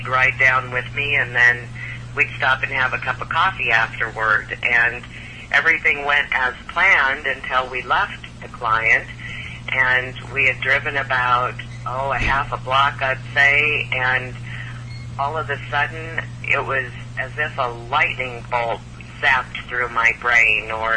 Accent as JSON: {"language": "English", "region": "Midwest", "country": "United States", "tie": "born or raised there", "lives_now": "Omaha, United States", "said": "I live in Omaha, Nebraska. I was born and raised in the Midwest."}